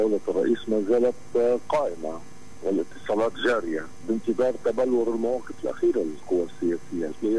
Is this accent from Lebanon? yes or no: yes; Lebanon; مسؤوليتنا كلبنانيين